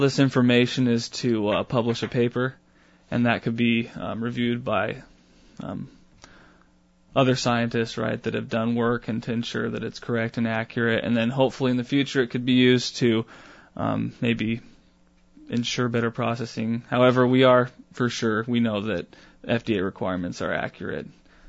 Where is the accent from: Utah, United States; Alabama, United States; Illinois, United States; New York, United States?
Utah, United States; Salt Lake City; So I'm from Utah, from Salt Lake City.